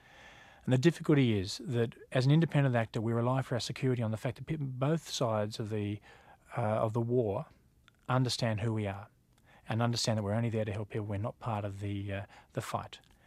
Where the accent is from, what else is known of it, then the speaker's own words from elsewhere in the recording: Australia; I think being Australian, I have a cynicism for all political leaders